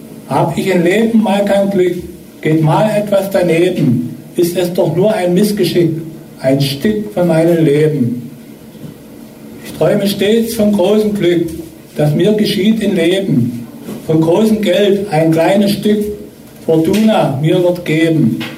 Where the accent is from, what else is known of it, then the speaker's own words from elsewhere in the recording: Delitzsch, Saxony, Germany; born there; Ich bin geboren in Delitzsch und wohne auch in Delitzsch. Bin 61 Jahre alt